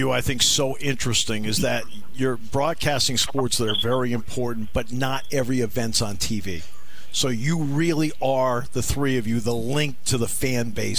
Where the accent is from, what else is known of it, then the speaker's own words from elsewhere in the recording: New England, United States; I grew up in New England.